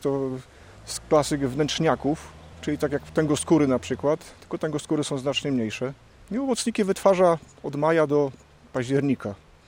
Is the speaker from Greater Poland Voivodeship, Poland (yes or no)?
no; Gdynia, Pomeranian Voivodeship, Poland; jak się przeprowadziłem z Gdyni na Przymorze, pobliżej obecnego parku Regana, to tam były kiedyś łąki, tam się pasły krowy.